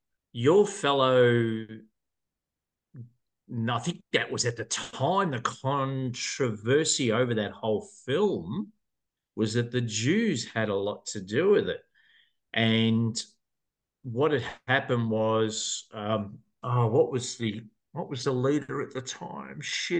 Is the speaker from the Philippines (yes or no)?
no; Melbourne, Victoria, Australia; being a good Catholic boy growing up in Melbourne